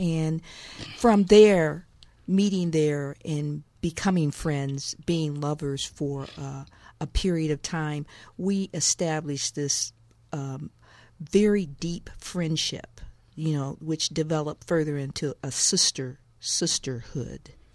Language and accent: English; Iowa, United States; And I'm originally from Iowa.